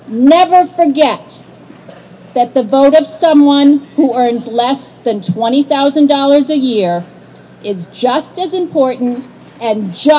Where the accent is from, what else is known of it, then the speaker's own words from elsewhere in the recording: Amherst, Massachusetts, United States; I'm from Amherst, and I'm short. I'm from Amherst where only the H is silent.